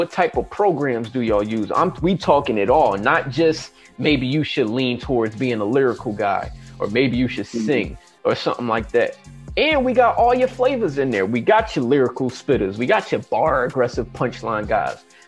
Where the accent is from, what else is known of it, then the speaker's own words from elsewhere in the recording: Philadelphia, Pennsylvania, United States; Because you know I'm from Philly, man. I gotta let people know that.